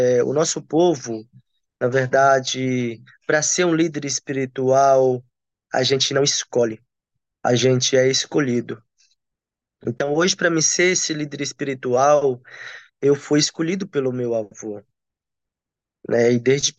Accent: Acre, Brazil; do povo Huni-Kun aqui do estado do Acre, e aonde nós somos espalhados em seis regiões do estado

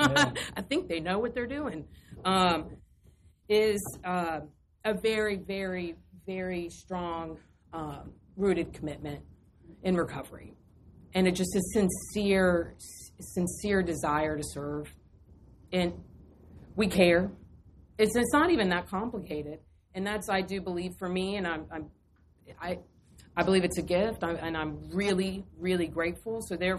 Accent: North Carolina, United States; I'm from North Carolina, and I got sober in Georgia.

